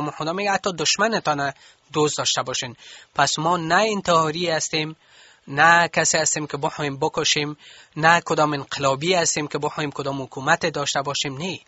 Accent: Afghanistan; ما افغان هستیم. ما مردم ما را دوست داریم. ما قانون کشور ما را دوست داریم.

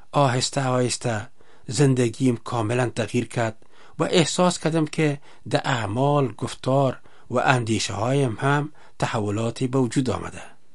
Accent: Kabul, Afghanistan; born there; ما در شهر کابل به دنیا آمدیم.

